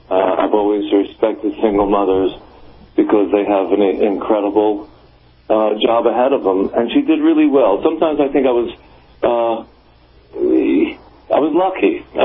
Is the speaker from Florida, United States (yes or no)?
no; Philadelphia, Pennsylvania, United States; Anyway, I grew up in Philadelphia. Middle-class family, great schools, great neighborhood.